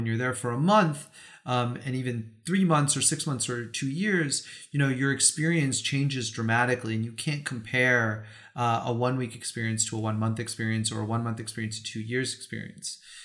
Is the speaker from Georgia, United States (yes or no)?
no; California, United States; I grew up in the Bay Area. I'd lived there my entire life, you know, except for a year in Washington, D.C.